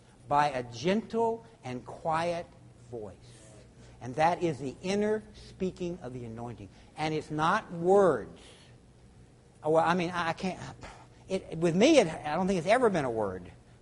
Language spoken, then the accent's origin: English; Baton Rouge, Louisiana, United States; I was raised in Baton Rouge, Louisiana, petrochemical cancer alley.